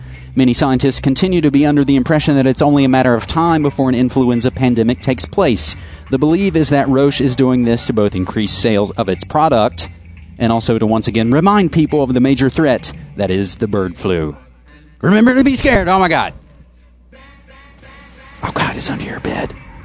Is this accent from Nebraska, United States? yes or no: no; West Virginia, United States; If we jump to my home state of West Virginia